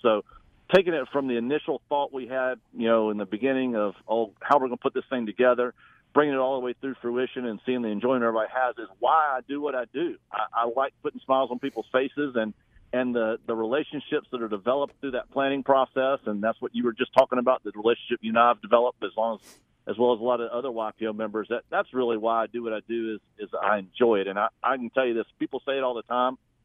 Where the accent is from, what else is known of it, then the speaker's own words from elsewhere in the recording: Fayetteville, North Carolina, United States; now in Houston, United States; So I grew up in Fayetteville in Vietnam, and my wife grew up in Lillington, and so we're from that area, the Sand Hills, but so we escaped to Houston.